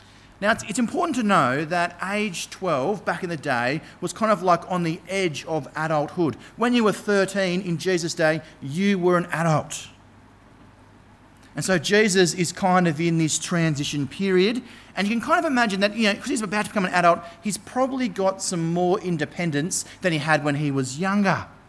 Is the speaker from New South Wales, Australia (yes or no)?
no; Sunshine Coast, Queensland, Australia; I grew up on the Sunshine Coast. I spent the first 18 years of my life there.